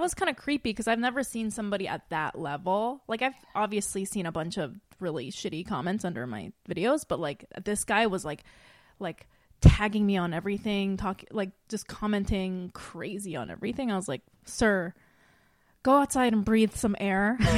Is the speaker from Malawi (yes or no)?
no; Ireland; I am Irish, I'm from Ireland